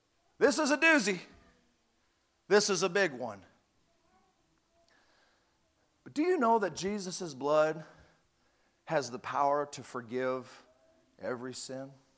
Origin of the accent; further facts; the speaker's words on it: Chicago, Illinois, United States; also born or lived in Indiana; I was born in Indiana. At a young age, we moved over to the Chicagoland area, and we lived in all the different suburbs throughout the years.